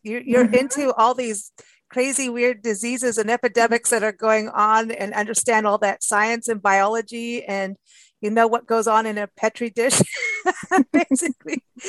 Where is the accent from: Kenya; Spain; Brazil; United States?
Kenya; also born or lived in South Africa; that area reminds us of Kenya and South Africa, where we lived for many years. And as a kid, I grew up in Kenya